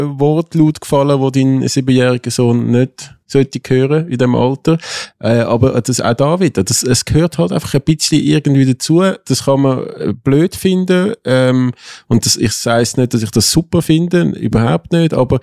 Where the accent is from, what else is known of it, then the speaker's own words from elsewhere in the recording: Switzerland; born there; Ich bin in der Schweiz geboren, ich habe Schweizer Eltern